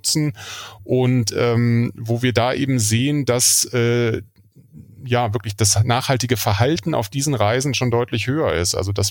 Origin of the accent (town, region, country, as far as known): Germany